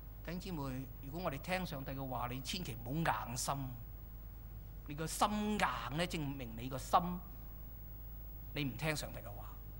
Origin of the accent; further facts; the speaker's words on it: Hong Kong; 我们香港人说执输行头啊